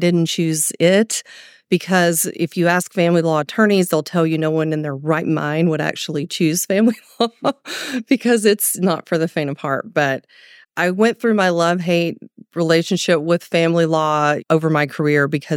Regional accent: Jacksonville, Texas, United States; So I usually just tell people I'm from Tyler because nobody knows where Jacksonville is. But I was born there and raised there. My family's from there for three generations back

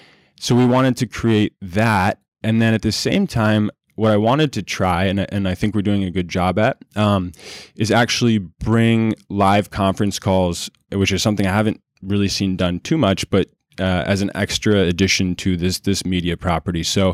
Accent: Colorado, United States; if something like this existed when I was growing up in Colorado and I was 10 years old

